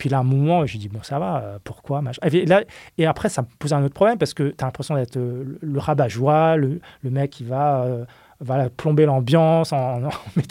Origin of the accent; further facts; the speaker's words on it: France; quand j'ai grandi en France dans les années 80-90